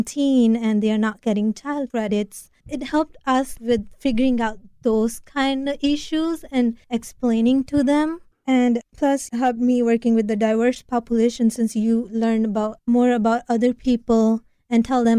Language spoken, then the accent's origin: English; India; English is a second language; moved away; It helped me with my communication skills since I am an immigrant and I came from India 7 years before.